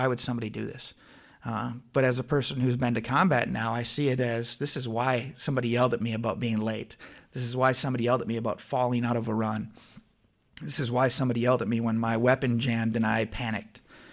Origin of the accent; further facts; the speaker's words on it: St. Peter, Minnesota, United States; I'm 26 years old. I'm from St. Peter, Minnesota.